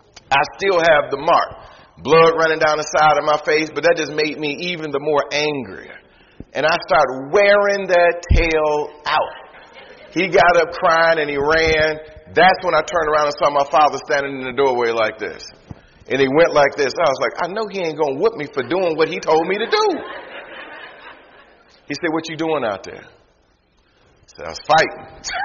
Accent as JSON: {"language": "English", "town": "Detroit", "region": "Michigan", "country": "United States", "tie": "born or raised there", "said": "But one of the many things I remember about growing up in Detroit and the toughness that you had to have even as a child, and that was the fights."}